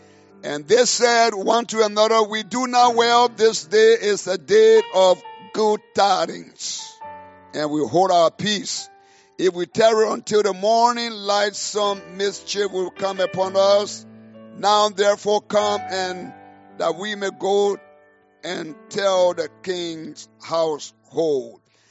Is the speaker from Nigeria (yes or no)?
no; Liberia; You know, I'm from Liberia, West Africa. You understand I'm not from here. I don't speak like you all.